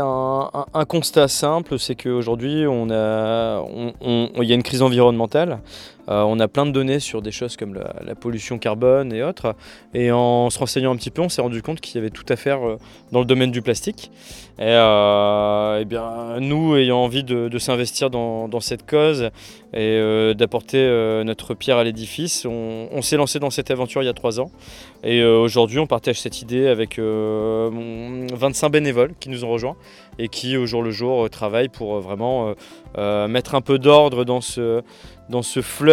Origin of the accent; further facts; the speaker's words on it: Lens, Hauts-de-France, France; je viens du Pas-de-Calais, je suis né à Lens. Mes deux grands-pères étaient mineurs c'est une richesse d'avoir grandi ici.